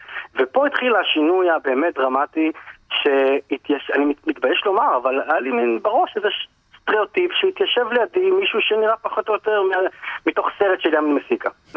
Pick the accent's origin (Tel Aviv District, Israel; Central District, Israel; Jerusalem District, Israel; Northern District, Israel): Northern District, Israel; Tiberias; אני גדלתי בטבריה.